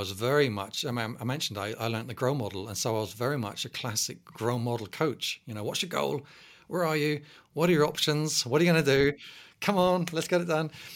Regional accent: South West England, United Kingdom; accent: Cornish; moved away as an adult; now in London, United Kingdom; I know I speak kind of poshish nowadays, but, you know, I grew up in Cornwall and had a very, very strong Cornish accent, and I deliberately lost it to come to London to study. But my dad was a scaffolder. My mum was a housewife. I was a working class kid

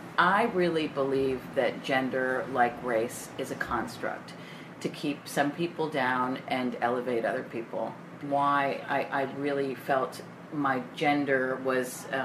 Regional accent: Scottsdale, Arizona, United States; also born or lived in Brooklyn, New York; Originally I was born in New York, so I have some street cred. Brooklyn! PS197! But then my mom divorced my dad and moved us all the way to Scottsdale, Arizona, because there was family there.

